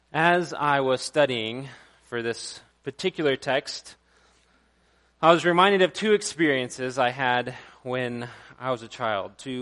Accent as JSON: {"language": "English", "town": "Fort Worth", "region": "Texas", "country": "United States", "tie": "born or raised there", "said": "I grew up in Fort Worth, Texas, and in downtown Fort Worth, they have these fountains."}